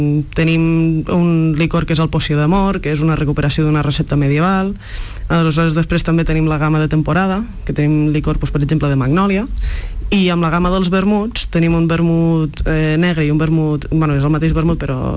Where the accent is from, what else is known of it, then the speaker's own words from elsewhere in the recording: Vimbodí, Catalonia, Spain; pues vam decidir anar a Vimbodí, perquè bueno, som de Vimbodí